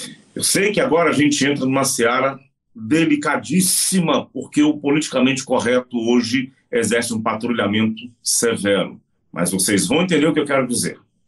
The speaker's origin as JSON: {"language": "Portuguese", "town": "Resende", "region": "Rio de Janeiro", "country": "Brazil", "lives_now": "São Paulo, Brazil", "said": "vim do Rio de Janeiro, na verdade, Resende, estado do Rio, e hoje me sinto muito, muito paulistano"}